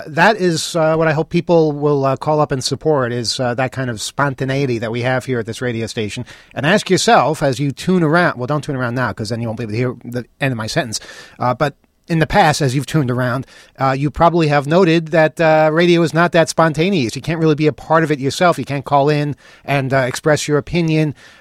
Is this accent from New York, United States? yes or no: yes; New York, United States; And, yeah, I'm from New York, so I should like them.